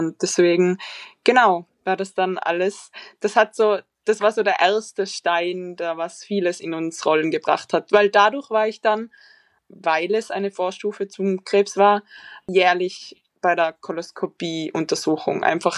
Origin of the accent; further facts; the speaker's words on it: Tyrol, Austria; moved away as an adult; now in Vienna, Austria; Ich komme eigentlich aus Tirol und ich wollte einfach in die große Stadt.